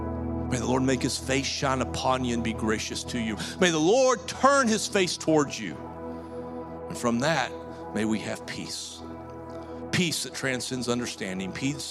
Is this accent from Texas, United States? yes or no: yes; Texas, United States; I'm from Texas, and what little water we had, we put a dam on it, and there's no water in our creeks.